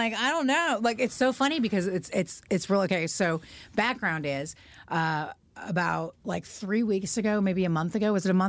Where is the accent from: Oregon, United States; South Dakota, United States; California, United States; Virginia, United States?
Oregon, United States; Portland; Yeah, I was born and raised on Hawthorne. Before Portland was gentrified at all. So I was raised on Hawthorne